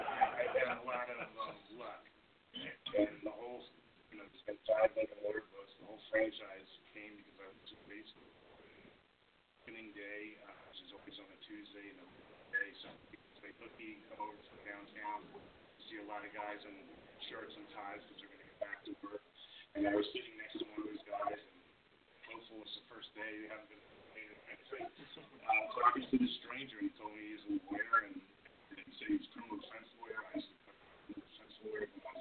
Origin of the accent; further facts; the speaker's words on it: Maine, United States; So, like Dale, I'm from Maine.